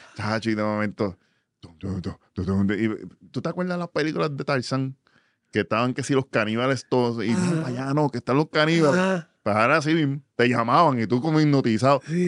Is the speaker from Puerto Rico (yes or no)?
yes; Puerto Rico; Lo que cualquier persona, yo creciendo en Puerto Rico hubiera querido.